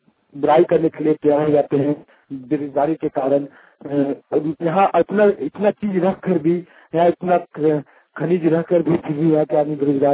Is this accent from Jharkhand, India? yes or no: yes; Koderma, Jharkhand, India; जिला कोडरमा, झारखंड से बोल रहा हूँ। मैं धन्यवाद देना चाहता हूँ कि मैं अभ्रक नगरी कोडरमा की निवासी हूँ।